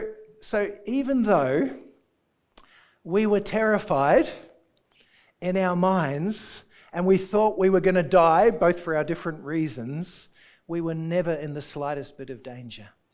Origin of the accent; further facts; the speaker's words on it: New Zealand; So I'm a New Zealander. I don't know if you know that.